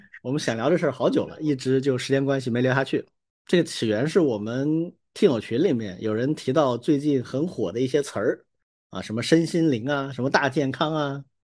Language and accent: Chinese; China; 我们作为中国人会觉得是一种很荣耀的事情吗？